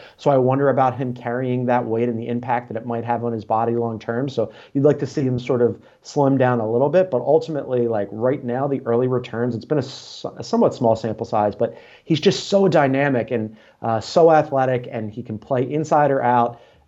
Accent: Philadelphia, Pennsylvania, United States; As you know, because we always discuss this, I'm from Philly

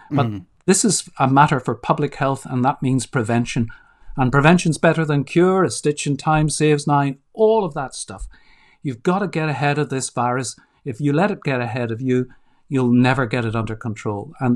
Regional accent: Belfast, Northern Ireland, United Kingdom; it's been a really interesting thing to look back on my growing up on the Falls Road in Belfast, in the poorest bit of Belfast

